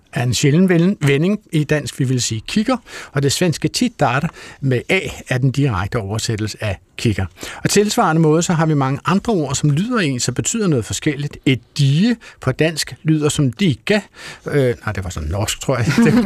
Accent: Sweden; Danish is a second language; now in Denmark; Jeg kommer fra Sverige, og i mine forløbige 13 år i Danmark

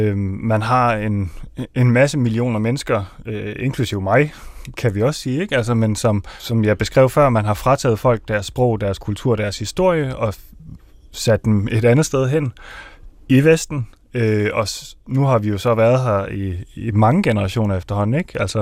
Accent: Region of Southern Denmark, Denmark; hvis jeg så siger, at jeg er fra Sønderjylland

